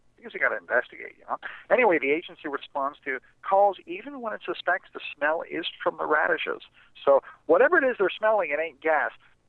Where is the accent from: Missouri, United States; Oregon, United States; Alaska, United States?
Missouri, United States; Some in my home state of Missouri call them Obama voters